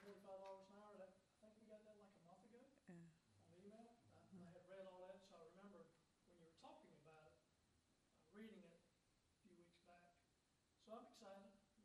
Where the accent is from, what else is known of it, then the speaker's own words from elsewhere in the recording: Jacksonville, Florida, United States; I grew up here in Jacksonville, so I've been here my whole life